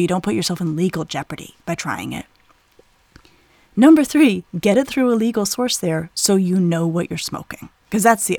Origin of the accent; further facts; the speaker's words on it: Colorado, United States; I grew up in Colorado in the 80s, where even then, I think there was a more casual view about marijuana.